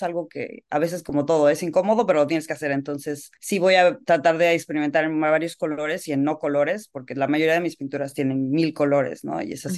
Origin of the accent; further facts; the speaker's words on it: Cancún, Quintana Roo, Mexico; also born or lived in Cabo San Lucas; yo crecí, bueno, soy de México, yo crecí en Cancún y viví en Cabo San Lucas, siempre he vivido cerca del mar